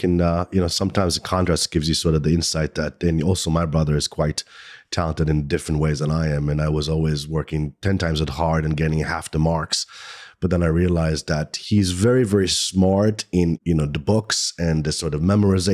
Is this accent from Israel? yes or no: yes; Israel; born there; first language Hebrew; English is a second language; I was born in Israel and I speak Hebrew, but I only learned English because I was forced